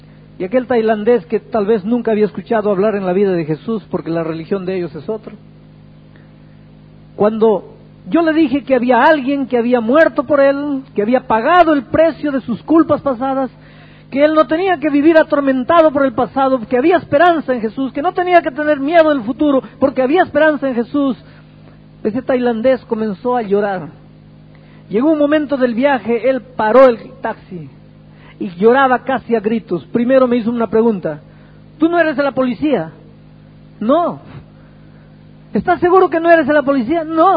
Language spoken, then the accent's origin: Spanish; Peru; now in Brazil; Yo soy peruano, pero vivo en Brasil.